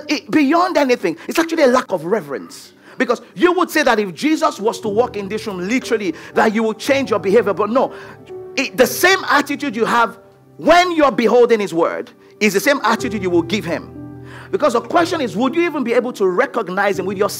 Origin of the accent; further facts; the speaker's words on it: Nigeria; I'm from Nigeria. We export prayer.